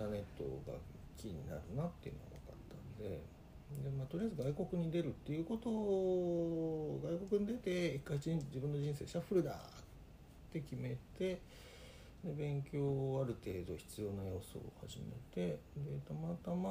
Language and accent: Japanese; Kansai, Japan; 大阪でね、関西出身なんで、うん、大阪で4年ぐらいやったのかな、